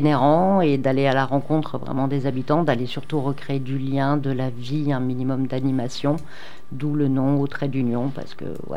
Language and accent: French; Brussels, Belgium; born there; moved away as an adult; Eh bien, donc, je suis née à Bruxelles.